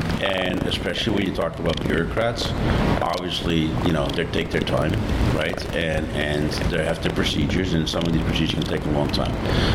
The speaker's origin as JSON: {"language": "English", "town": "Amsterdam", "region": "North Holland", "country": "Netherlands", "second_language": "English", "said": "because I'm European, I'm from Amsterdam"}